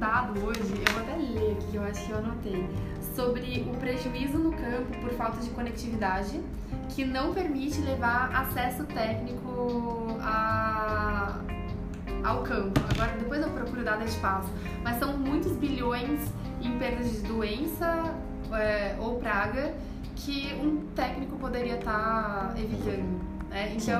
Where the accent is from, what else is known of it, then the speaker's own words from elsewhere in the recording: Curitiba, Paraná, Brazil; Eu sou de Curitiba, né? Então, São Paulo é uma cidade agitada para um curitibano.